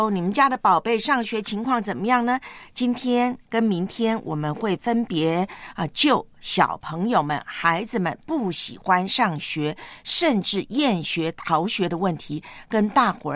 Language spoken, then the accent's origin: Chinese; Taiwan; now in Hong Kong; 在我的老家台湾呢没有台风